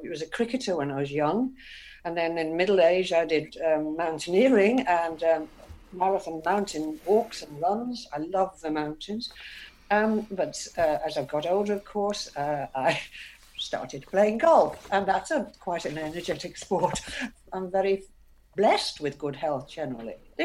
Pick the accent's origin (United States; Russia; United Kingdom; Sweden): United Kingdom; Wales; No, I've lived here 20 years. I come from Wales anyway, but I've got good friends.